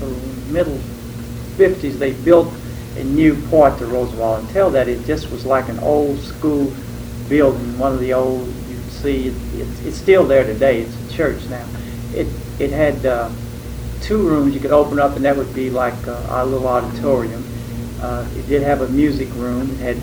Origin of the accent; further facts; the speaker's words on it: Madisonville, United States; Yes, I was born in Madisonville in 1950. I grew up here in Madisonville.